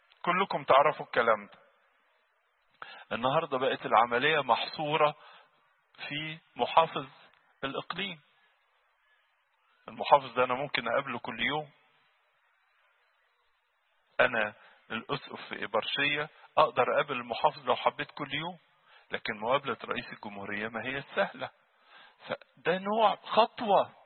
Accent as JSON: {"language": "Arabic", "country": "Egypt", "said": "المشكلات اللي بتحصل عندنا في مصر يا إخوتي الأحباء"}